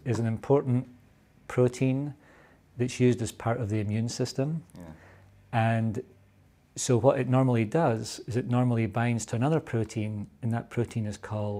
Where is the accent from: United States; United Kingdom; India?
United Kingdom; Scotland; I actually grew up all over Scotland. My father had a job that required him to move every few years. And so we moved around different parts of Scotland and lived in different areas.